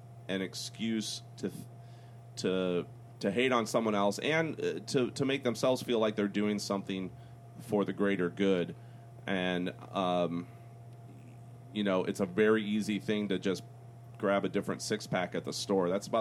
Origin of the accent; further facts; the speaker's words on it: Missouri, United States; And I said, you know, I'm from Missouri, and I happen to be going there the next weekend.